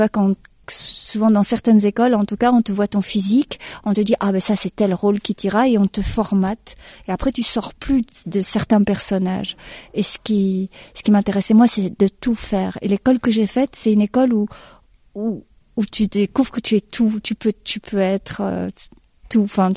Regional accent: Belgium; accent: Belgian; je suis belge avant tout, puisque c'est là que j'ai grandi, que tu vois là, le folklore, c'est le folklore d'une ville de Belgique. J'ai l'accent belge

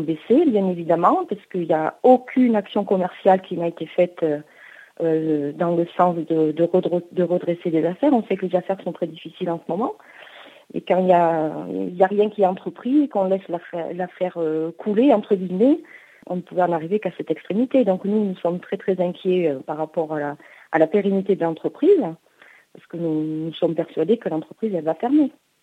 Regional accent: Occitanie, France; comme nous sommes tous originaires de Lozère, on a nos familles, nos enfants, pour la plupart encore à l'école.

